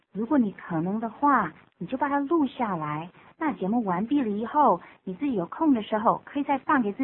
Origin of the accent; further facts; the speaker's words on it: United States; Chinese is a second language; 我是美国人。